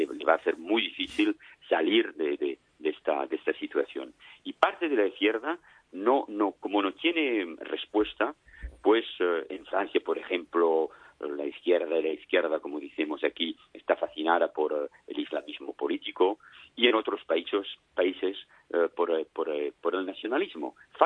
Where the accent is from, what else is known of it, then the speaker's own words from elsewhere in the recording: Barcelona, Catalonia, Spain; born there; nací en Barcelona y que soy hijo de español, de catalán